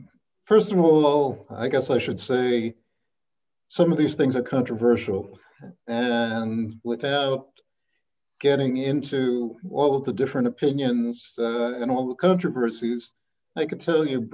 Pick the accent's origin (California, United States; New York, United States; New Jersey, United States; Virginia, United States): New York, United States; I grew up in New York in a modern Orthodox family and setting. Studied at Yeshiva University High School